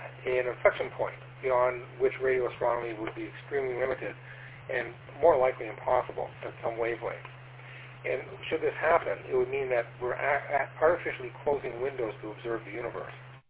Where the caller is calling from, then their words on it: Toronto, Ontario, Canada; I'm transmitting here from Toronto, Ontario, Canada.